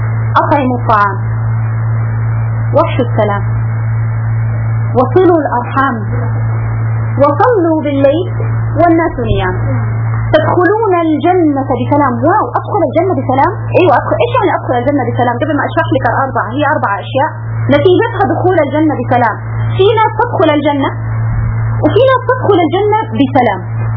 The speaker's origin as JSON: {"language": "Arabic", "town": "Medina", "region": "Medina Province", "country": "Saudi Arabia", "said": "قال لها انا سعودية. قالت ايه يعني من وين؟ قال من المدينة."}